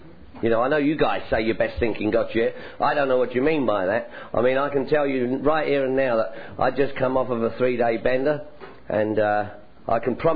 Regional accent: London, United Kingdom; I'm from London, England. You probably picked up on that, right? You know, I'm a limey, lush and loady. You know, this is the way I talk.

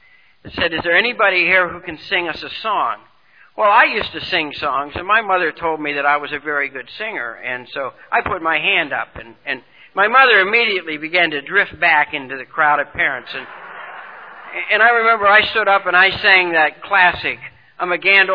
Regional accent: Ireland; But I'm the second child, the eldest son in a family of 11 children. I'm Irish.

